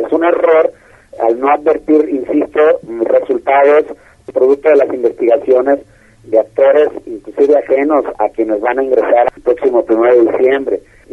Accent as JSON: {"language": "Spanish", "country": "Mexico"}